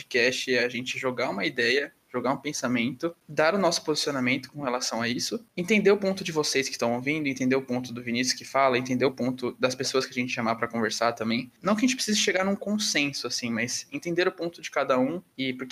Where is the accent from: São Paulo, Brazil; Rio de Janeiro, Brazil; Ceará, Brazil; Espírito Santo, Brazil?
São Paulo, Brazil; sou formado em cinema, trabalho como diretor de arte, tenho 21 anos e nasci em São Paulo.